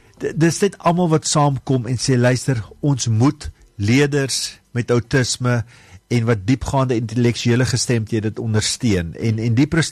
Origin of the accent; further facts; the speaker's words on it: Oudtshoorn, Western Cape, South Africa; boerling van die Suid-Kaap, van Oudtshoorng. My ouers is nou nog in Mosselbaai